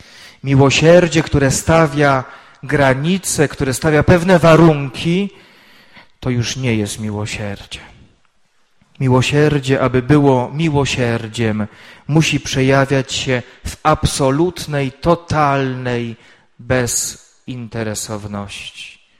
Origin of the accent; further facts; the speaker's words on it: Lesser Poland, Poland; now in Radom, Poland; Pochodzę z diecezji tarnowskiej, już zapomniałem po 10 latach pobytu w Radomiu